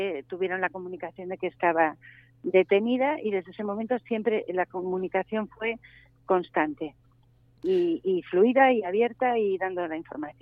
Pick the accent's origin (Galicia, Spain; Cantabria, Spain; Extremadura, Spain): Extremadura, Spain; Llerena; para mí Yerena es mi pueblo y es el sitio más bonito de España y del mundo.